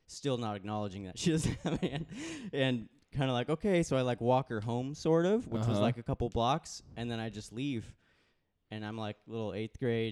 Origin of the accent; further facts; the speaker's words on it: Talent, Oregon, United States; Growing up in Southern Oregon, Talent, Oregon, where the talent comes from.